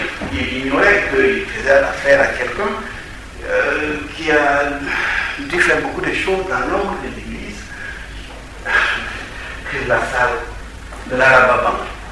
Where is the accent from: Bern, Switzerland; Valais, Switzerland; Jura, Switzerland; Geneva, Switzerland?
Geneva, Switzerland; on a grandi à Genève, on a fait ce que l'adulte fait dans une ville.